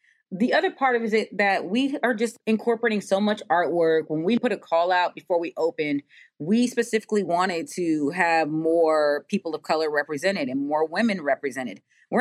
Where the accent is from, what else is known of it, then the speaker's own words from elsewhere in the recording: San Jose, California, United States; We're Black women, right? And we are also from San Jose.